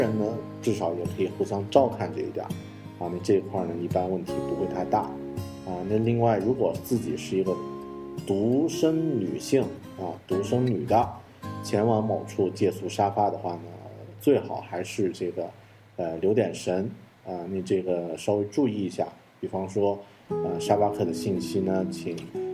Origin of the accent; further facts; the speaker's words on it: China; 这个也是我们中国人，内向的中国人不太习惯的一个方法